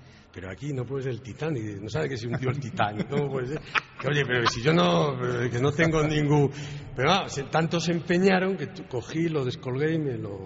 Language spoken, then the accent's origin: Spanish; A Coruña, Galicia, Spain; soy de la ciudad también de Gozalo, ¿no? Que es La Coruña